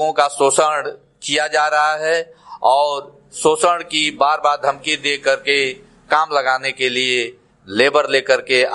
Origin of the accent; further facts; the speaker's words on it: Deoria, Uttar Pradesh, India; ग्राम बयारी बघेल, पुष्ट बयारी बघेल, प्रखंड भाट पारानी, जिला देवरिया उत्तर प्रदेश का निवासी हूँ।